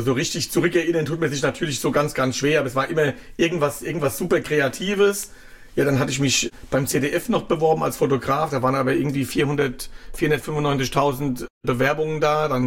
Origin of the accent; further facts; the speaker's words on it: Wiesbaden, Hesse, Germany; also born or lived in Klein-Winternheim; Aufgewachsen in Wiesbaden-Sonnenberg, ja. 6 war und dann sind wir nach Kleinwindernheim.